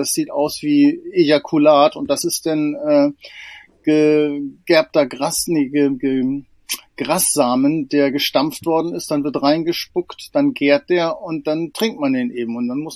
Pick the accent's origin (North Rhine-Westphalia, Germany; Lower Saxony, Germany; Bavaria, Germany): Lower Saxony, Germany; Ich bin auf dem Land groß geworden, in einem kleinen Dorf in der Nähe von Spiekeroog-Neufeld an der Nordseeküste.